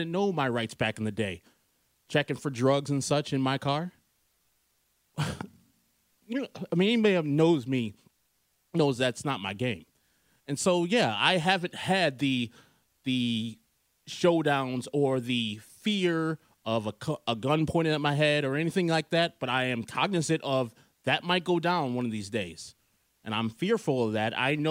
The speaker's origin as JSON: {"language": "English", "town": "Wheaton", "region": "Illinois", "country": "United States", "said": "I was not raised in the city of Chicago. I'm a suburbanite. I'm from Wheaton."}